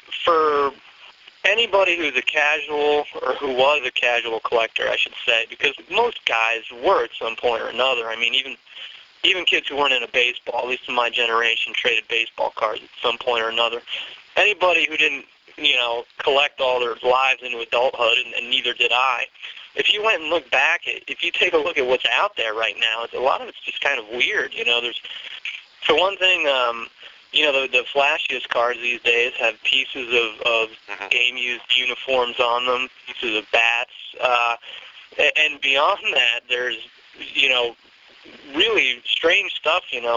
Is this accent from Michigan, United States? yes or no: no; New Jersey, United States; I grew up in North Jersey, Yankees fan